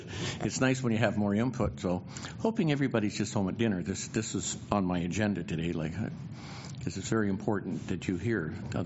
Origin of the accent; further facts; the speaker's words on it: Hope, British Columbia, Canada; I'm born and raised in Hope, so kind of love it here.